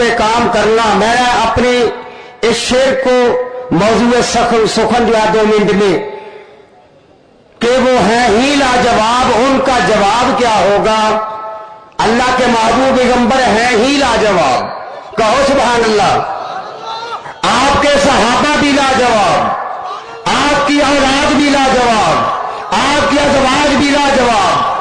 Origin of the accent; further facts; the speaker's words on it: Chawinda, Punjab, Pakistan; میرا تعلق چونکہ چرنڈا سے ہے، چرنڈا ایک سرحدی قصبہ ہے، چرنڈا وہی قصبہ ہے جہاں 1965 میں ہندوستان نے 550 ٹینک کے ساتھ اس بارڈر پہ حملہ کیا تھا